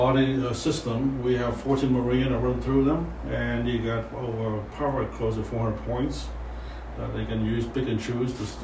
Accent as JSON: {"language": "English", "country": "Vietnam", "tie": "born or raised there", "moved": "yes", "said": "Coming from Asia, so Oriental medicine has been part of the culture over there. Born and raised in Vietnam, came here."}